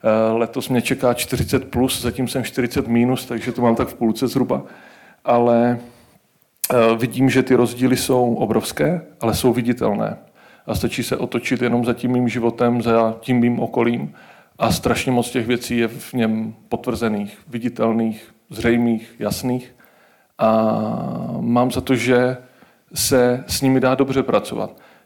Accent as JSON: {"language": "Czech", "town": "Zlín", "region": "Zlín Region", "country": "Czechia", "said": "jak jsme ze Zlína, máme tam spoustu lidí, kteří prošli Baťovou školou práce."}